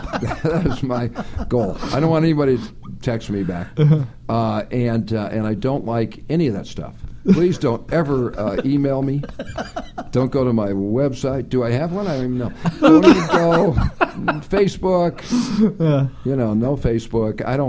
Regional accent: Detroit, Michigan, United States; And very funny, and we're both from Detroit.

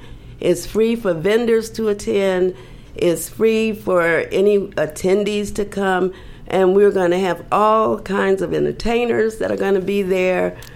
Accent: Chicago, Illinois, United States; now in Los Angeles, United States; I'm originally from Chicago, and I've decided to come out and continue to do what I did when I was in Chicago here in Los Angeles.

